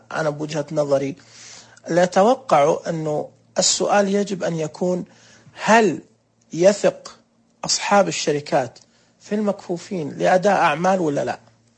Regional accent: Taif, Makkah Province, Saudi Arabia; born there; ، من مواليد الطائف سنة 1401، العمر الآن 39 عام

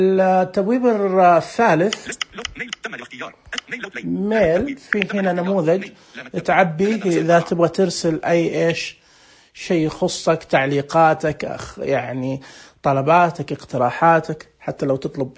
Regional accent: Saudi Arabia; نحن محتاجين في في في بلدنا المملكة العربية السعودية

